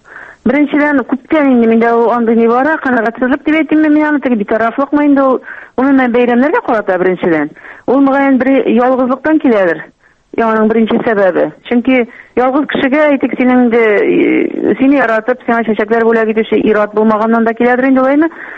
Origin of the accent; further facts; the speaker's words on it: Bashkortostan, Russia; безнең менә минем туган авылым Башкортстанда бит инде.